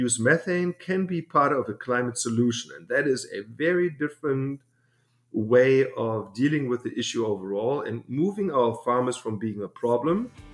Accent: Germany; moved away as an adult; also born or lived in Texas; now in Davis, United States; I grew up in Germany, lived there for 27 years, did my master's in agriculture engineering at the University of Leipzig, then moved to Texas, to Texas Tech University, where I did my PhD.

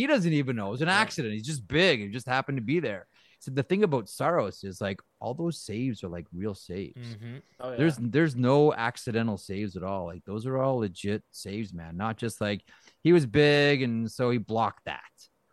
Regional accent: Ontario, Canada; Like I grew up in Southwestern Ontario watching, like I was in the era where, you know, you only got, you know, a couple of games a week to watch on television.

